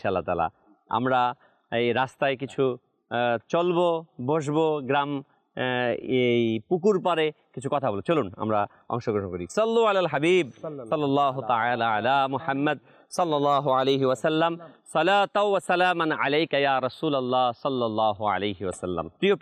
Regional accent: Munshiganj, Dhaka Division, Bangladesh; এটা হচ্ছে আমাদের মুন্সিগঞ্জের আঞ্চলিক ভাষা

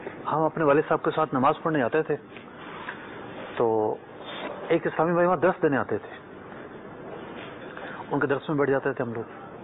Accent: Sindh, Pakistan; born there; تو اردو اسپیک ہوں میں, اکثر لوگ سمجھتے ہیں میں سندھی ہوں. اچھا, سندھ میں پیدا ہوا ہوں, سیاست بارہ سندھی ہوں, بالکل بلا شبہ.

